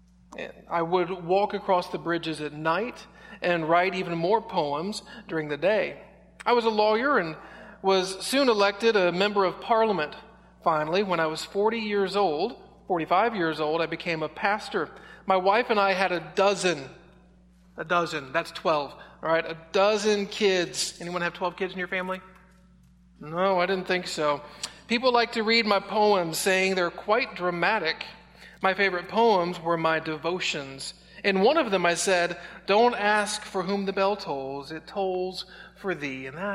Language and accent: English; France; I grew up in France and went to college in Paris, a big city with big cathedrals.